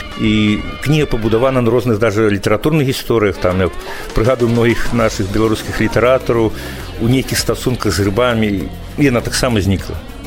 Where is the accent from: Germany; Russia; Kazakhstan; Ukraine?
Ukraine; Russian is a second language; moved away as an adult; now in Lithuania; а когда поглядели, что я из Украины, то тут вельми добро